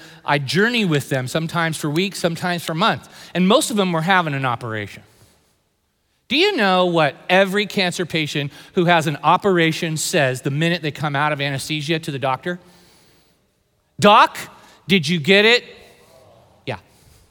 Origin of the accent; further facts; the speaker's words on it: San Jose, California, United States; I know for me, you know, I grew up in San Jose.